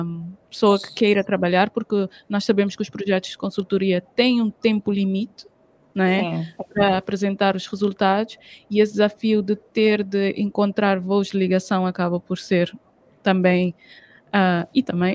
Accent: Sal, Cape Verde; Estava fugindo do Sal, que é a minha ilha natal

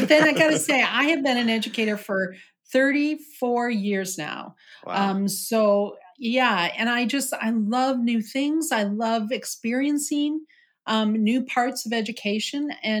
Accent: South Dakota, United States; now in Nebraska, United States; I come from South Dakota. I now live in Nebraska, but I come from South Dakota.

